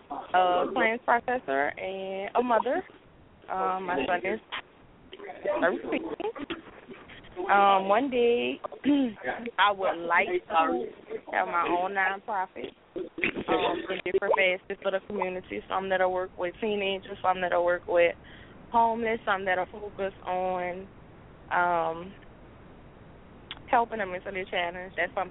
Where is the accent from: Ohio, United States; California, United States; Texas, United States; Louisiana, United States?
Louisiana, United States; New Orleans; Well, I'm sure they know I'm originally from New Orleans. I tried Georgia for a minute. I must say, I tried Georgia. Then I decided after about 8 months to come back home.